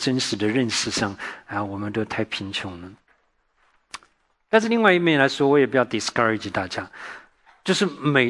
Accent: Taiwan; 我自己在台湾长大的，台湾是多神论，什么都当神啊。

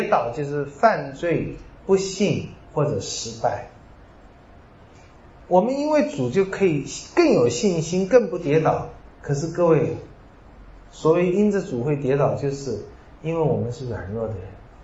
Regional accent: China; 是我们中国人说别的东西都可以不见嘛

